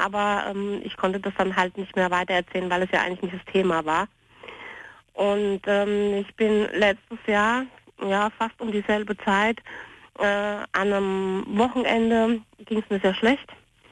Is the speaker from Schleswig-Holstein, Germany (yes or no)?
no; Hesse, Germany; Das ist, ich bin eigentlich aus Hessen.